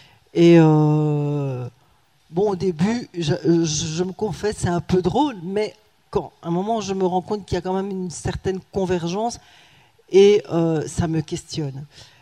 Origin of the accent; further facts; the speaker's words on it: Rwanda; also born or lived in Burundi / Democratic Republic of the Congo; je suis né au Burundi, comme l'a dit Jean-Luc. J'ai fait mon enfance au Rwanda.